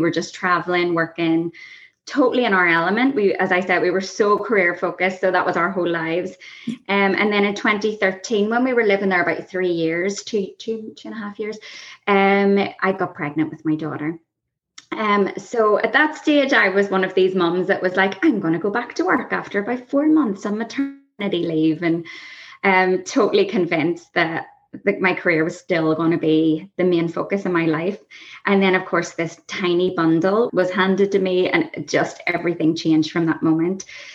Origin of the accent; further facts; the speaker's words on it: Belfast, Northern Ireland, United Kingdom; I was born and bred in Belfast and actually I went to university in Belfast. I got married in Belfast.